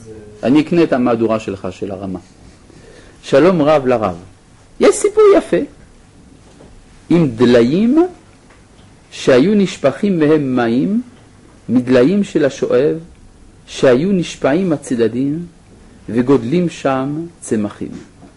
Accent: Jerusalem, Jerusalem District, Israel; אנחנו ירושלמים מפונקים

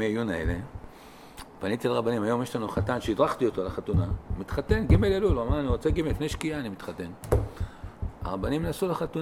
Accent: Tel Aviv, Tel Aviv District, Israel; גדלתי במקומות לא, הייתי בתל אביב, גרתי באיזה מקום שלא בדיוק היו שם כאלה, זהו, אבל... מזלי, הוריי שמו אותי במקום תורני חזק, זה שמר עלינו שם בכל הסביבה שגרנו, בסביבת תחנה מרכזית תל אביב

